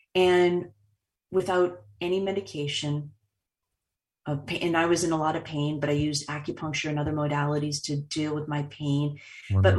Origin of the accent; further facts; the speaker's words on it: Boston, Massachusetts, United States; I told you I've been born and raised in Boston, right? We drive crazy.